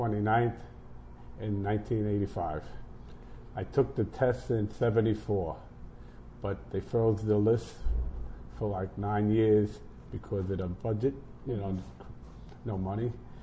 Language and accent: English; Brooklyn, New York, United States; also born or lived in Bayamón, Puerto Rico; well, I grew up in Brooklyn, New York. Mm-hmm. I was born in Puerto Rico in Bayamón, and I came to, my parents brought me here when I was like 3 months old, so I really don't know too much of Puerto Rico, so I'm a New York Rican